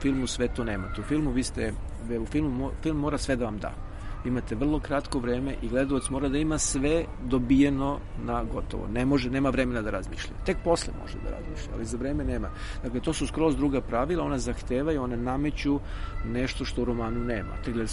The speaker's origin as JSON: {"language": "Serbian", "town": "Osijek", "region": "Osijek-Baranja County", "country": "Croatia", "tie": "born or raised there", "moved": "as an adult", "lives_now": "Belgrade, Serbia", "said": "ja sam se rodio u Đakovu, odrastao sam u Osijeku, dakle rodio sam se u Slavoniji, od svoje 19. godine sam u Beogradu"}